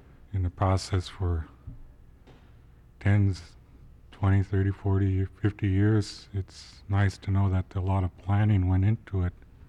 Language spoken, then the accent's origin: English; Sitka, Alaska, United States; I spent all my life here in Sitka, realizing that I'm from Sitka, and then I also have family in Angoon